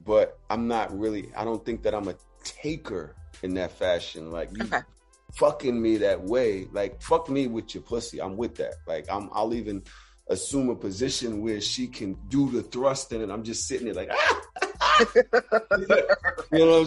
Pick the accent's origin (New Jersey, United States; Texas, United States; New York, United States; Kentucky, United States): New York, United States; Brooklyn; because I'm from Brooklyn.